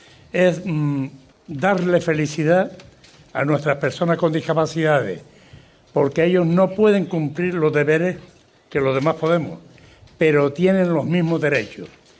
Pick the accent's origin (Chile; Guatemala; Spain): Spain; Canary Islands; Yo le decía, de aquí, de Gran Canaria. Es decir, que mi acento, no sé por qué, ni siquiera se puede alinear con Gran Canaria.